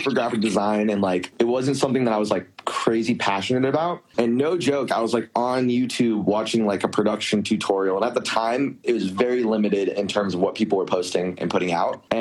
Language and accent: English; San Francisco, California, United States; a group of my friends from back home, I grew up in San Francisco. Some of my homies from back home just think it's hilarious